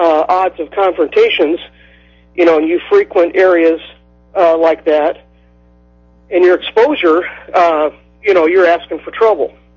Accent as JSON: {"language": "English", "town": "Omaha", "region": "Nebraska", "country": "United States", "tie": "born or raised there", "moved": "as an adult", "said": "I grew up in Omaha and lived there for about 45 years"}